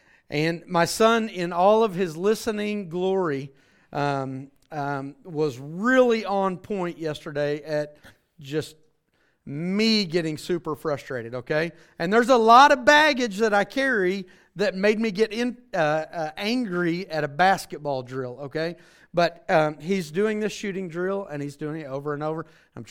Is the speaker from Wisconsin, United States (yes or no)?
no; Choctaw, Oklahoma, United States; right? Some of you know that. I grew up in Choctaw, Oklahoma. I'm from this area. Most of my family is within a 10-mile radius of the house that I grew up in, okay?